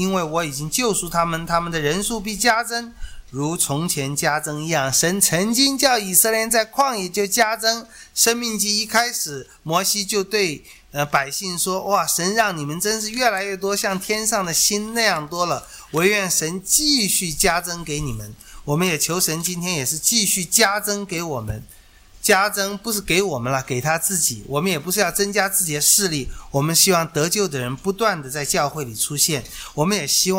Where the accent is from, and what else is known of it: China